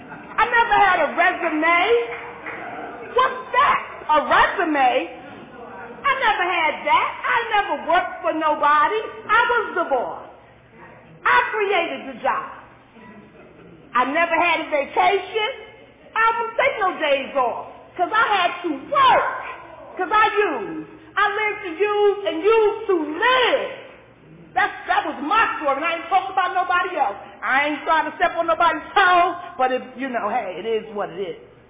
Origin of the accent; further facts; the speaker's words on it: Newark, New Jersey, United States; Now, I'm from Newark. I'm not from Altoona. I'm not from Philly. I'm from Newark, New Jersey, right, where the drugs is on every corner, right?